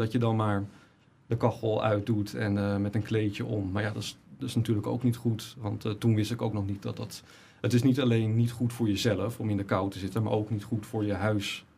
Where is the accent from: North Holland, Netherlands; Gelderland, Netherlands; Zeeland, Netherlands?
North Holland, Netherlands; Haarlem; born there; ik ben geboren in Haarlem, ja.